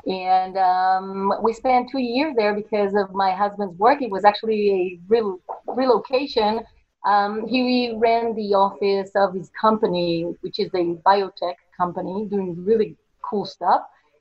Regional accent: Jerusalem, Jerusalem District, Israel; I was born in Jerusalem. I'm actually a ninth born generation here.

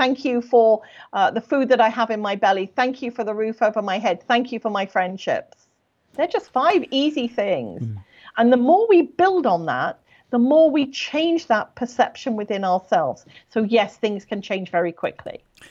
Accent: United Kingdom; now in Canada; I'm British, yes. And I only emphasize that because I live in Canada.

